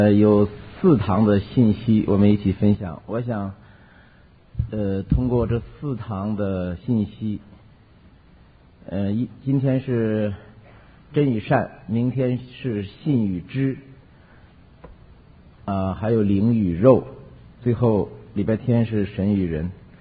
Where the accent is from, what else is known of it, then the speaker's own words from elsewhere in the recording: Hebei, China; 我是在农村里边长大的，我相信给大家讲一件真事儿啊。我在河北农村